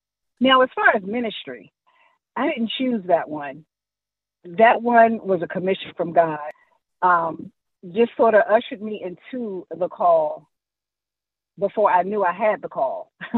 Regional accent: Newport News, Virginia, United States; now in Waldorf, United States; I'm actually from Newport News, Virginia, residing now in Waldorf, which you did speak about that in the bio.

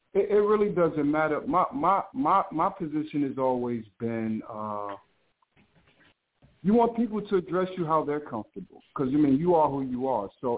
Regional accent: New York, United States; I was born in Harlem Hospital. My parents divorced when I was super younger, my brother and I. So my grandmother raised us out of St. Nicholas Houses in Harlem.

